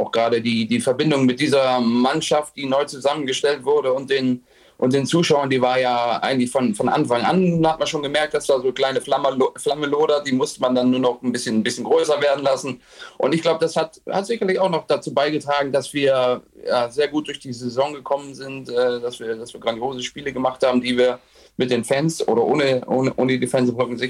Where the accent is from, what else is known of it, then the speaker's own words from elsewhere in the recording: Oldenburg, Lower Saxony, Germany; Ich komme aus Oldenburg, das ist zwar nicht so weit weg